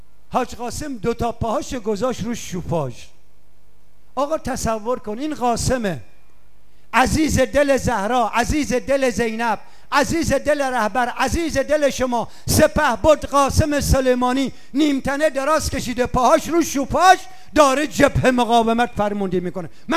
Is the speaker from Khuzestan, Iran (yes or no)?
yes; Khuzestan, Iran; من بچه خوزستانم، سالی دو بار بارون داشتیم